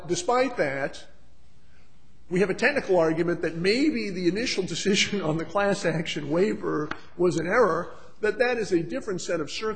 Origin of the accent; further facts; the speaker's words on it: California, United States; And actually, I am from California, so I'm doubly aware of that.